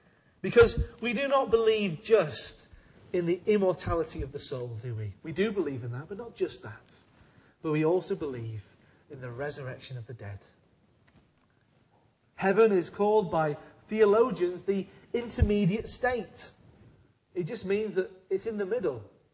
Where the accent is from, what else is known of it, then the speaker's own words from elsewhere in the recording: United Kingdom; We're British. We love the sea, don't we? We love going to the seaside.